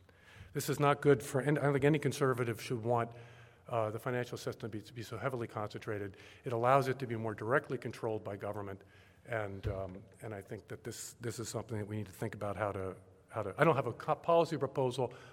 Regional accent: Baltimore, Maryland, United States; when I was growing up in Baltimore, Maryland, prosperous sons of Baltimore gentry wanted to either go to Princeton or UVA

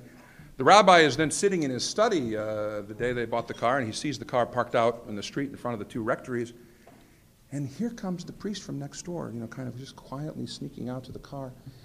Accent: Gary, Indiana, United States; But no, actually, I am from Gary, Indiana. I was born and reared there

